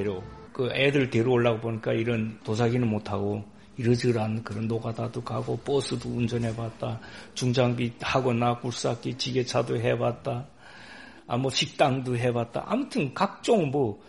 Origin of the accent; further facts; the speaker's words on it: North Korea; now in South Korea; 얼음이 북한은 추워갖고 얼음이 얼었는데 두만강을 뛰어서 건너온 거죠. 2004년도에 제가 입국했거든요. 중국 대련에서부터 비행기 타고 인천공항까지 40분이니까 오더만요.